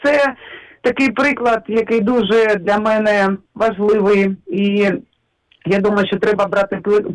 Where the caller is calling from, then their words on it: Sloviansk, Donetsk Oblast, Ukraine; я з міста Слов'янська.